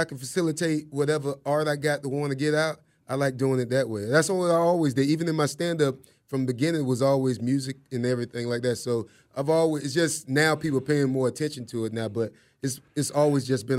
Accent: Florida, United States; And I come from Florida, and we all grew up on HBCU.

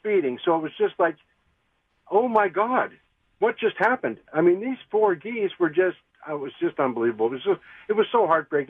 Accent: Canada; I'm Canadian

